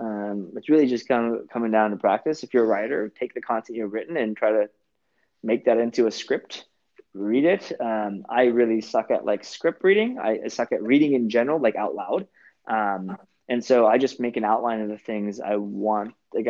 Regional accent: California, United States; I'm from Orange County too.

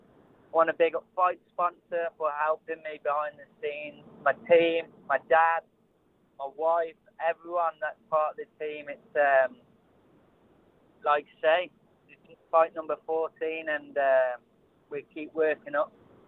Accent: Telford, West Midlands, United Kingdom; Thanks to Telford, my people in my hometown getting behind me.

